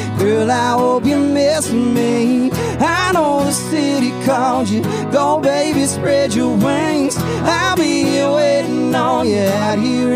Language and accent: English; Austin, Texas, United States; Born and raised in Austin, Texas. Actually never lived anywhere else till I moved here.